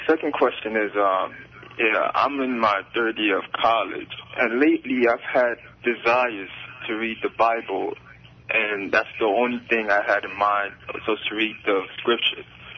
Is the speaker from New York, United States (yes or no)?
yes; Brooklyn, New York, United States; I'm from Brooklyn. And I've been listening to this station for almost 2 years.